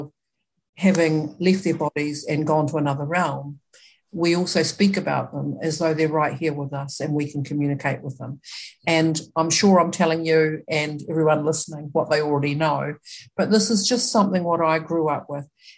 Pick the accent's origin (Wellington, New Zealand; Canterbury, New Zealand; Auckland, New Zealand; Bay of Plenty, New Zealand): Auckland, New Zealand; also born or lived in East Coast; I hail from Ngaitai and Ngāti Porou, Ngaitai in South Auckland, New Zealand, and also on the East Coast. And I'm also, I think, fifth generation Irish, so this is my fair complexion.